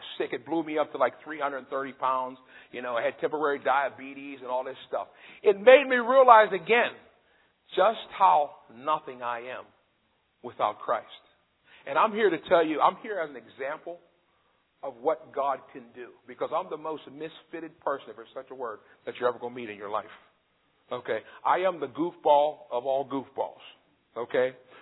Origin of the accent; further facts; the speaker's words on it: Belle Vernon, Pennsylvania, United States; I'm originally from Bell Vernon.